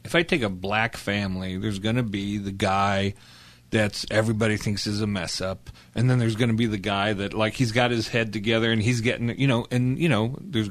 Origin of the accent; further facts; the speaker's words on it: Colorado, United States; born there; It explains why I was born in Colorado. I could have been born in Africa or China.